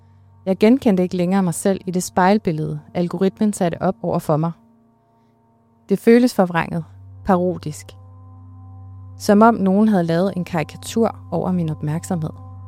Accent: North Denmark Region, Denmark; Jeg er vokset op i Nordjylland.

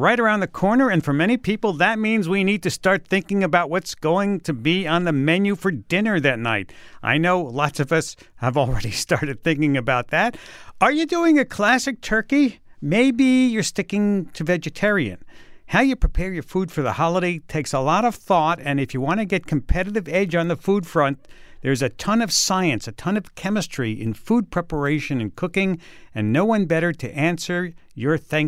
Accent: New York, United States; as a New Yorker and reading the New York Times, I was a little more than a little surprised to see

